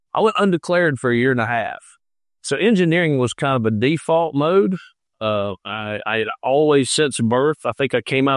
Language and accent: English; North Carolina, United States; now in Atlanta, United States; Like, I grew up in mountains in North Carolina, but, you know, started my career out here